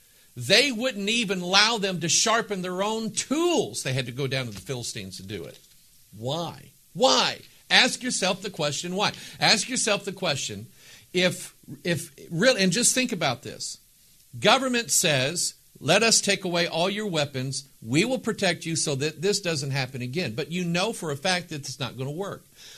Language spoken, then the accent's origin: English; United States; I like being an American.